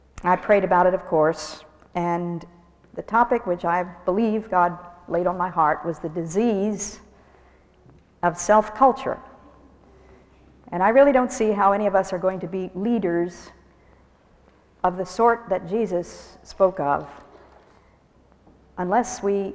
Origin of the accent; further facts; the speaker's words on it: New England, United States; I come from New England, you know.